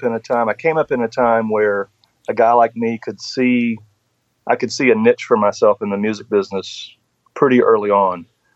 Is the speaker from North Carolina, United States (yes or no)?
yes; Asheville, North Carolina, United States; I grew up around Asheville, North Carolina, like you say, and even though I was playing with my family in the community there, playing old time and bluegrass music